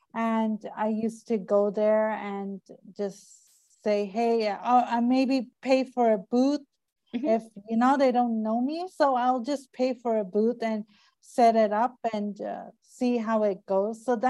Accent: Tianjin, China; English is a second language; I actually grew up in China. So I grew up in a city near the capital. The capital is Beijing. I grew up in Tianjin and I studied there.

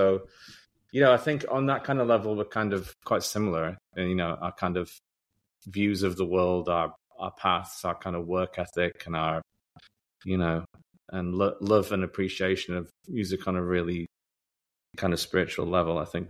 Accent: Otley, Yorkshire and the Humber, United Kingdom; I grew up in Otley, West Yorkshire in England

